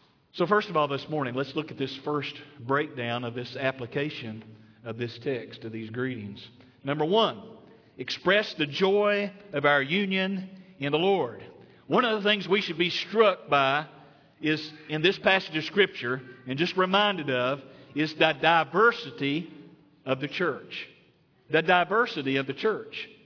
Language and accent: English; Tennessee, United States; they always think I'm from Texas. And I say, I'm not from Texas. I'm from Tennessee.